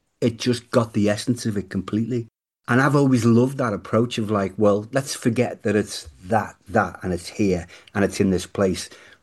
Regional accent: Liverpool, North West England, United Kingdom; I grew up with that in Liverpool. There was a sketchy little kiosk because I lived by the docks.

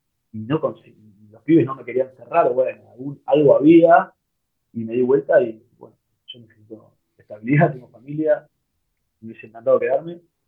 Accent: Argentina; Sobre todo cuando sos argentino

